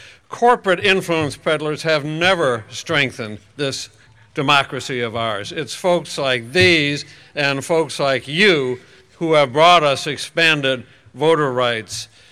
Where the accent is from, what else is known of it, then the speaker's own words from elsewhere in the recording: Madison, Wisconsin, United States; right down the road in Madison, Wisconsin. This state, my home state, is home to a long, proud line of progressives